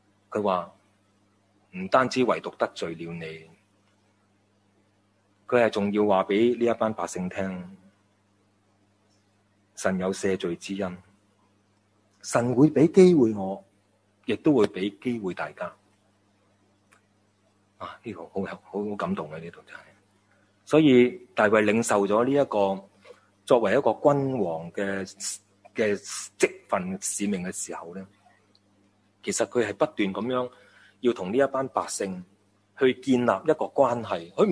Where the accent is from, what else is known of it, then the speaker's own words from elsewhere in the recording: Hong Kong; 我哋香港人好实际